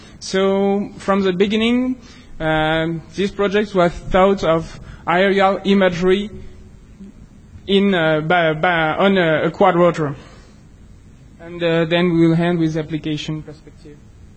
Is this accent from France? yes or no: yes; France; English is a second language; We are from France, so if our English is a bit poor, excuse us.